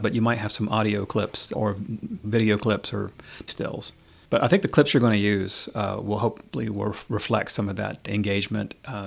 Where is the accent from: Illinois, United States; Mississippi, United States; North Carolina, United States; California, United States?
California, United States; San Francisco; I'd given them a subject about, growing up in San Francisco and just being a young boy in San Francisco and what that was like.